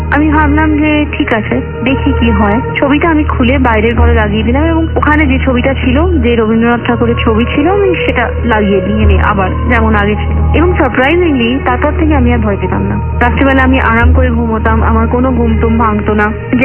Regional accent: Kolkata, West Bengal, India; moved away as an adult; now in Maharashtra, India; এখন আমি বিবাহিতা, আমি কলকাতার বাইরে, আমি মহারাষ্ট্রের একটি শহরে থাকি

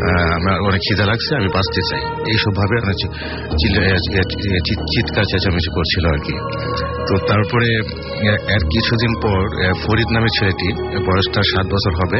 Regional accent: Goripur, Mymensingh Division, Bangladesh; ময়মনসিংহ গরিপুর থেকে আসছি।

